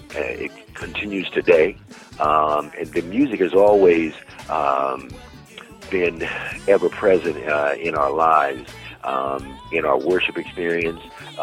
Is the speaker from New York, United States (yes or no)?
yes; Yonkers, New York, United States; my brothers and I started in drum corps in the city of Yonkers, New York. And in New York, you know, growing up in New York in the 60s, there was music everywhere.